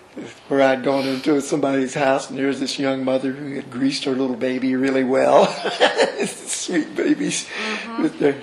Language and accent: English; Indiana, United States; Of course, I was from Indiana, where the Klan was headquarters.